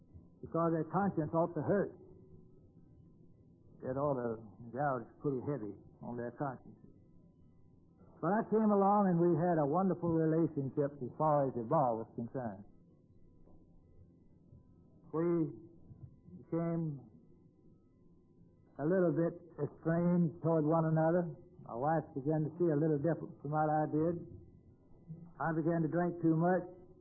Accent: Georgia, United States; I was raised over in Middle Georgia, son of a Methodist steward, the old Methodist church.

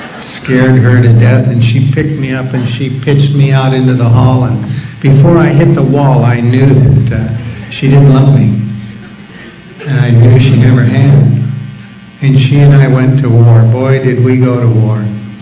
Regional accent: Billings, Montana, United States; I grew up in the Church of the Air in Billings, Montana. I got baptized in the Yellowstone River early March one year when I was about 13 years old.

